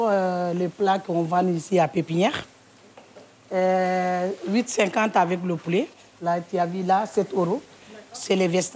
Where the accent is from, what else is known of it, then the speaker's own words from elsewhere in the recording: Senegal; now in France; Je viens du Sénégal.